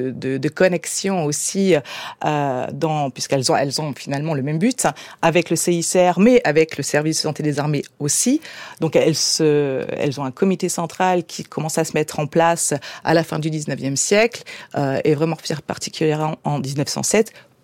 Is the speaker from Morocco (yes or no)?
no; France; parce que nous sommes français